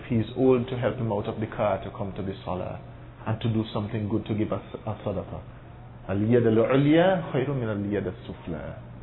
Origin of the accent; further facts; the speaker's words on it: Trinidad & Tobago; And I live here, and the moment I step out of the masjid, and I'm from Trinidad